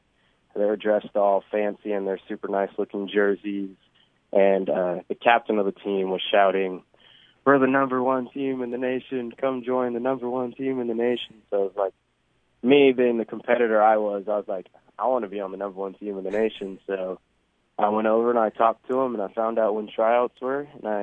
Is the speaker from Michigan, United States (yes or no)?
no; San Diego, California, United States; I'm from San Diego, so I had actually none.